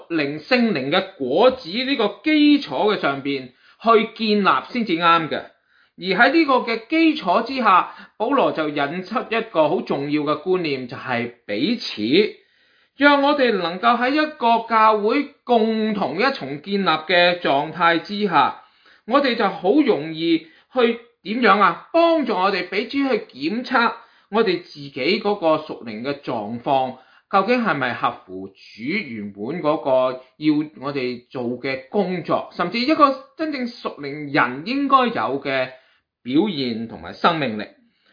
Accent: Guangdong, China; 呢種嘅情況就變成咗我哋廣東人所謂嘅妹仔大過主人婆啦。

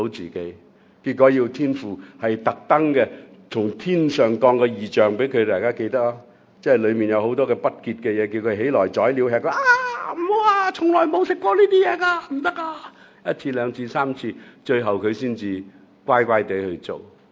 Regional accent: Hong Kong; 因为他们已经来到我们香港人的家

